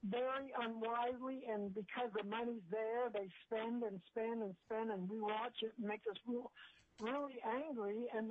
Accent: Anchorage, Alaska, United States; I'm from Anchorage, Alaska.

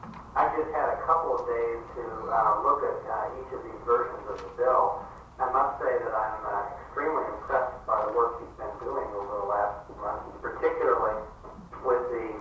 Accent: Colorado, United States; now in New York, United States; Sitting in New York, I grew up in Colorado, so I have a little bit of the Westerner

